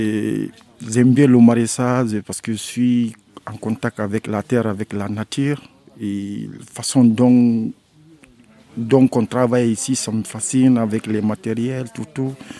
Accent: Guinea; Je viens de la Guinée-Conakry.

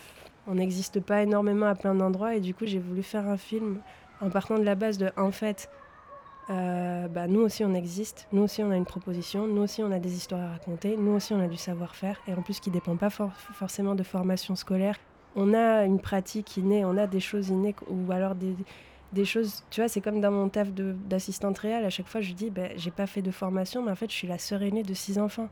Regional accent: Toulouse, Occitanie, France; also born or lived in Jendouba, Tunisia; J'ai vécu entre la Tunisie et la France. La Tunisie, où j'ai grandi à Jindouba, une ville, un petit bassin de la frontière algérienne. Et Toulouse, où j'ai principalement grandi en Palo. Mais pas que, parce que j'ai un peu tourné dans tous les quartiers de Toulouse.

